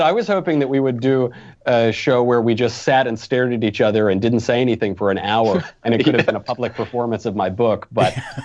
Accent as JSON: {"language": "English", "region": "New York", "country": "United States", "lives_now": "Los Angeles, United States", "said": "You know, I am a transplant, and actually when I moved from New York, I drove out here."}